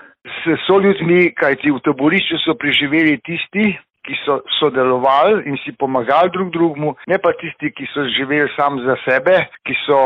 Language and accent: Slovenian; Naklo, Upper Carniola, Slovenia; Jaz sem se rodil pod Karavankami v prekrasni vasici Naklo, tam v domu kulture, kjer so moji starši takrat imel stanovanje, leta 54. Odraščal sem pa po vaseh okrog